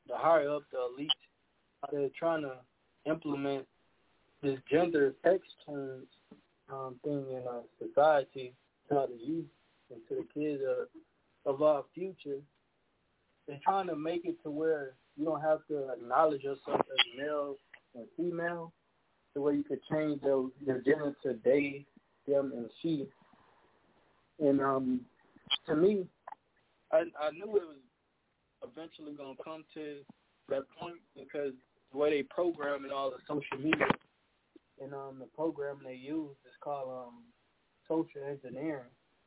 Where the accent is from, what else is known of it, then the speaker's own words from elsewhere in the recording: Baton Rouge, Louisiana, United States; now in Iowa, United States; I'm calling from Iowa right now. That's my question, but from Baton Rouge.